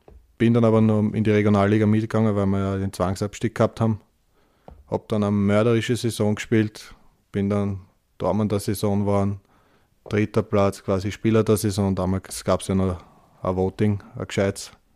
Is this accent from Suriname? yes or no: no; Vienna, Austria; Als Wiener